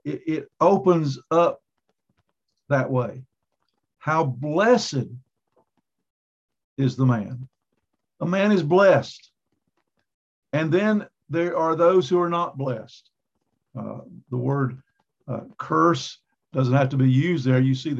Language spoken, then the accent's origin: English; Tryon, North Carolina, United States; There, I grew up in Tryon. I think it was a blessing.